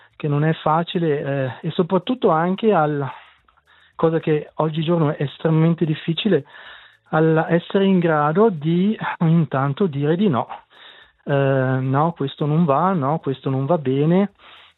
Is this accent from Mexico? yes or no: no; Verdabbio, Graubünden, Switzerland; ho avuto la fortuna e il piacere di insegnare 5 anni a Gruno, dunque poco distante dal mio paese, da Verdabbio